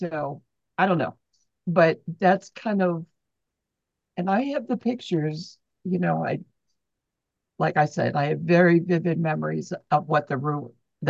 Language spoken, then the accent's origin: English; Buffalo, New York, United States; I grew up in Buffalo, New York, outside of that.